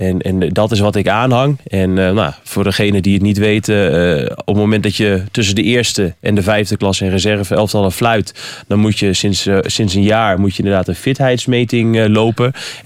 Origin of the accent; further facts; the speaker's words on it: Nijverdal, Overijssel, Netherlands; Ik ben al van Nijverdal